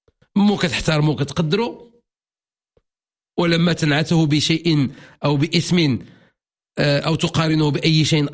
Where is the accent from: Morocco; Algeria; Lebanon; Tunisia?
Morocco; حنا عندنا في المغرب مازال ما عندناش بلاصة للكرامة الإنسان